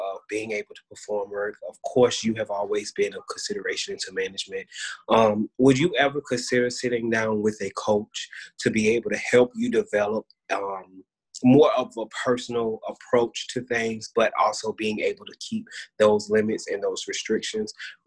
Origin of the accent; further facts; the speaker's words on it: the South, United States; but I'm married with 3 kids, and, you know, and like I say, I'm from the South